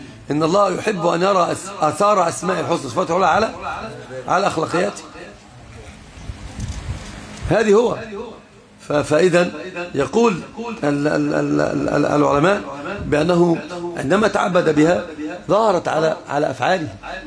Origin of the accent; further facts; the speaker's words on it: Upper Egypt, Egypt; انا صعيدي